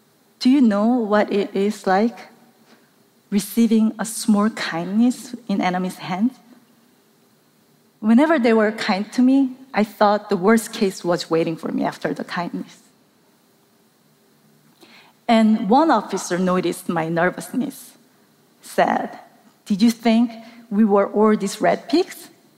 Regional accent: South Korea; English is a second language; I grew up in South Korea. To us, North Korea was always the enemy, even before I was born.

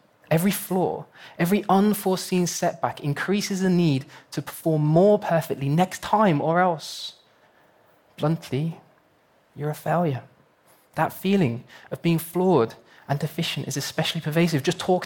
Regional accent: United Kingdom; we're beginning to see similar trends emerge across Canada and in my home country, the United Kingdom.

